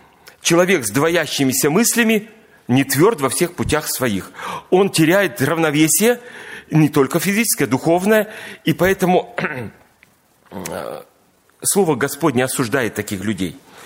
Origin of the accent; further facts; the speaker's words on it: Kemerovo, Kemerovo Oblast, Russia; now in Kansk, Russia; У меня есть брат-близнец … Мы вместе совершаем служение в Канске, сами родом из Кемерово, переехали туда уже более 20 лет.